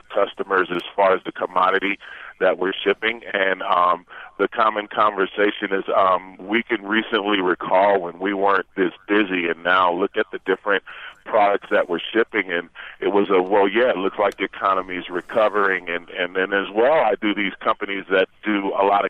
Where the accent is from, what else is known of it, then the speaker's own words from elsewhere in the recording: Phoenix, Arizona, United States; Right now I'm in Albuquerque, New Mexico. I'm from Phoenix, Arizona